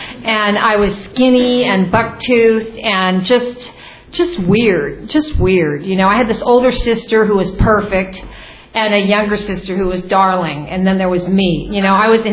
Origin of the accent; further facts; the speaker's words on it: California, United States; As I said, I grew up in Northern California. There were four of us initially.